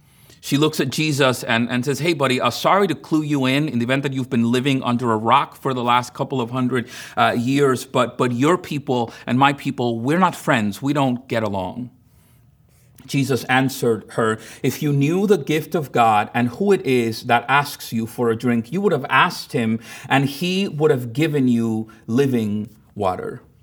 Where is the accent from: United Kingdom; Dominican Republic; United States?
Dominican Republic; I remember growing up in Dominican Republic when neighbors weren't getting along